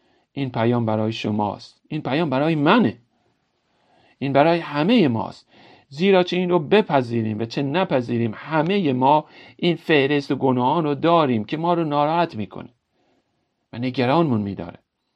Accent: United States; من در شهری که بزرگ شدم در امریکا، شاید اوضاع یک مقدار بهتر بود

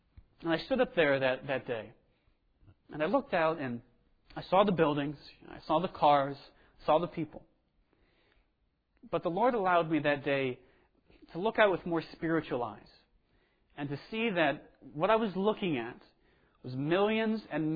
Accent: Connecticut, United States; See, I grew up in Connecticut, so I was very close to New York City, very close to Boston.

